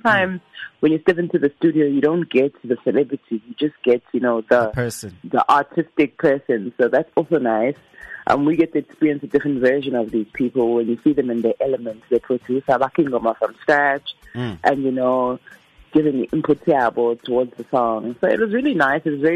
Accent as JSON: {"language": "English", "town": "Durban", "region": "KwaZulu-Natal", "country": "South Africa", "tie": "born or raised there", "said": "I was born in Mlazi, Prince Mshweni Hospital, not far from MUT actually. Grew up in Durban, Natalia Mlazi Gachi."}